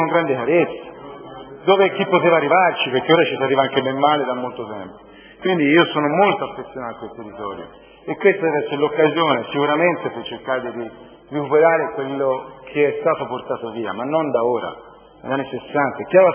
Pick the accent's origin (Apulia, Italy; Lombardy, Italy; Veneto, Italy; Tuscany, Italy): Tuscany, Italy; Costa Nuova; Io lo dico da cittadino, nato e cresciuto a Costa Nuova, che quella strada ci ha fatto conto.